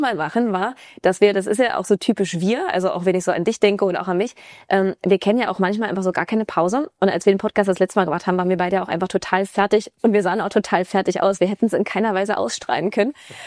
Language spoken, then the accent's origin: German; Magdeburg, Saxony-Anhalt, Germany; born there; also born or lived in Switzerland; ich bin Unternehmerin, ich komme gebürtig aus Magdeburg, bin auch mittlerweile wieder hergezogen. Ich habe ein paar Jahre in der Schweiz gewohnt